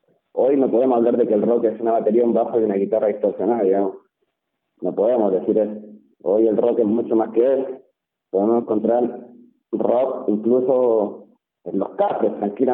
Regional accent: Chile; born there; Yo nací en Chile en la época donde el punk era el punk.

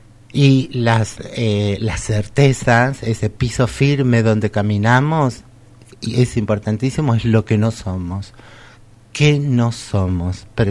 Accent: Córdoba, Argentina; now in Buenos Aires, Argentina; Que yo soy cordobesa y soy migrante porque vivo hace muchísimos años en Buenos Aires, que tengo 53 años

